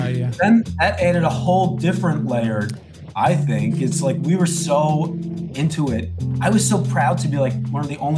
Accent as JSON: {"language": "English", "region": "New York", "country": "United States", "tie": "born or raised there", "said": "I am born and raised in New York. I am 46 years old."}